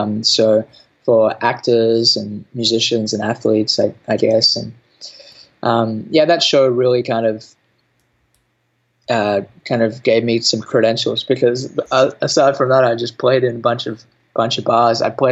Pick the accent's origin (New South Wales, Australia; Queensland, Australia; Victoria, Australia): New South Wales, Australia; Temerog; I grew up in Temerog, New South Wales, Australia, which you can Google, and it's about 30 minutes outside of Kempsey, which is considered one of the more socially disadvantaged areas in the east coast of Australia.